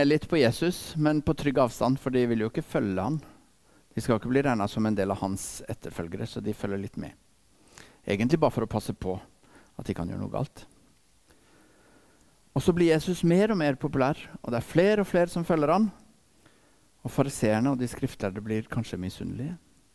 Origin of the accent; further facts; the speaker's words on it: Grimstad, Agder, Norway; also born or lived in Ecuador; Jeg er norsk. Jeg er kanskje fra Grimstad. Men jeg er født i Ecuador.